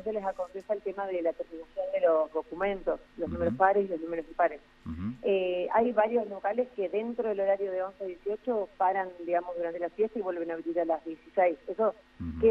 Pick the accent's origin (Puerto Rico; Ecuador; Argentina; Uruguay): Argentina; como argentinos